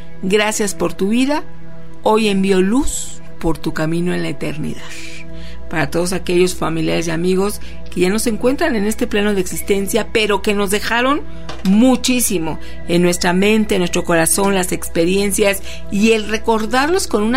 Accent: Mexico; Es que como mexicanos tenemos esta inspiración muy a flor de piel.

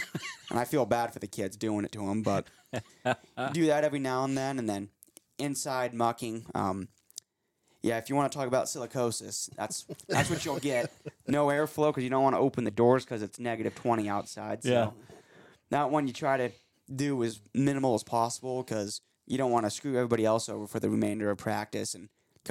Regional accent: Elko, Nevada, United States; Growing up in Elko, Nevada, you don't hear about many other mines in the world.

